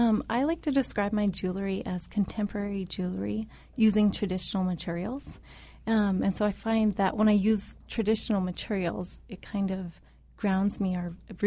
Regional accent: Yakutat, Alaska, United States; I grew up in Yakutat.

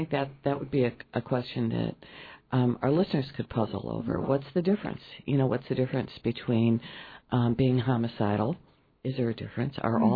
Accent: Chicago, Illinois, United States; accent: South Side of Chicago; I'm from the South Side of Chicago, so I say NAMI. That's my accent.

